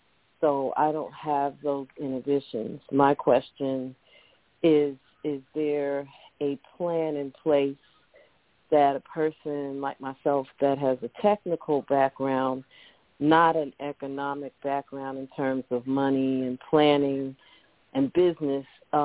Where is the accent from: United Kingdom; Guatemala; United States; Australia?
United States; New York City, New York; I'm from Brooklyn, New York.